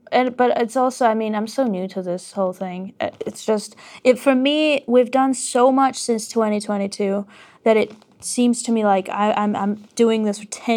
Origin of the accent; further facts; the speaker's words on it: Armenia; now in Los Angeles, United States; Originally, I'm from Armenia. I feel like home is back there still.